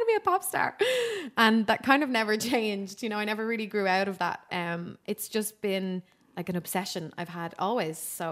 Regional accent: Swords, Leinster, Ireland; Yeah, so I grew up in Swords. I'm from a Dublin gal.

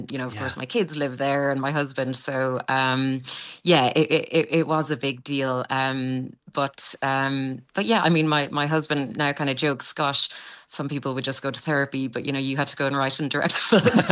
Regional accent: Longford, Leinster, Ireland; I love Ireland. I love being Irish. I love Longford. I love my parents. I love my family.

